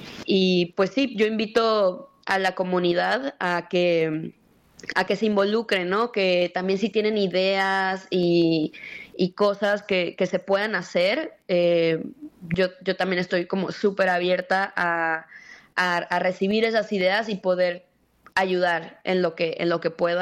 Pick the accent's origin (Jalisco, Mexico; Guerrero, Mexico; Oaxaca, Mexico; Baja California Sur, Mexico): Baja California Sur, Mexico; Los Cabos; Yo soy de Los Cabos, mi familia es chollera, yo también. Mis abuelos aprendieron a nadar en el Estero.